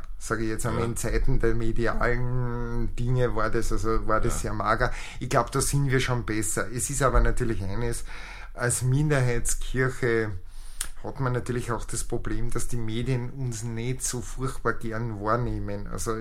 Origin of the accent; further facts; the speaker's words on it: Lower Austria, Austria; als Evangelischer, ich selbst bin aufgewachsen in Niederösterreich in einem Dorf, wo, was weiß ich, 60 Evangelische und von 1500 Einwohnern.